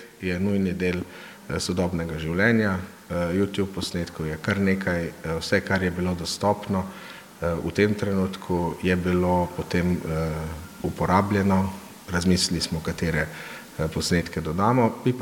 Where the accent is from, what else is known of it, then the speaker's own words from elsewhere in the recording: Mura, Slovenia; ampak prihajam pa iz Prekmurja